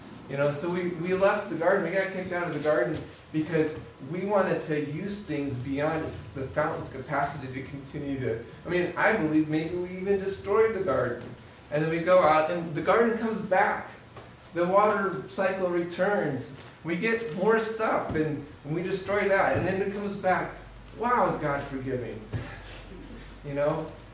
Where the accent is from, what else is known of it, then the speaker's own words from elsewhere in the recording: Missouri, United States; when I was growing up in Missouri, we go out to Colorado to a place called St. Mary's Glacier.